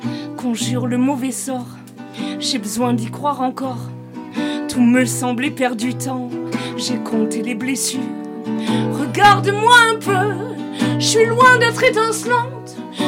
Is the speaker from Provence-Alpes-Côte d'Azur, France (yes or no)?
no; Agen, Nouvelle-Aquitaine, France; Ouais, je suis née ici à Agen.